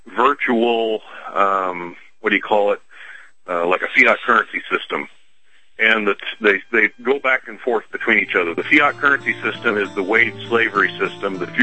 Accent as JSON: {"language": "English", "town": "Salt Lake City", "region": "Utah", "country": "United States", "said": "I'm from Salt Lake, and you guys started with the Tona."}